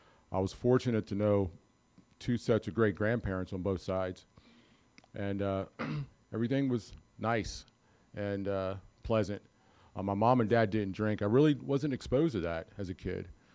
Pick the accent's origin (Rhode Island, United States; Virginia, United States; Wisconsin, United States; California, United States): Virginia, United States; born there; I was born in Virginia. I'm the oldest of 5 kids, and my life was pretty vanilla, you know.